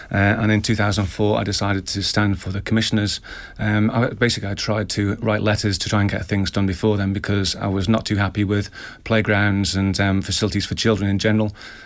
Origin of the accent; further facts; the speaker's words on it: Onchan, Isle of Man; now in Peel, Isle of Man; I'm actually from Onchan.